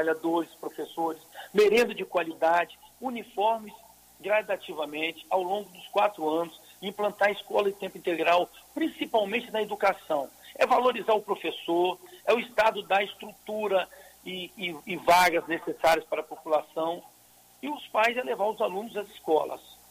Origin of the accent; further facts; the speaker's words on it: Cariacica, Espírito Santo, Brazil; é que é a minha cidade natal. Aqui eu nasci, cresci, estudei, casei, tenho amigos e quero ajudar e contribuir ainda mais com a minha cidade.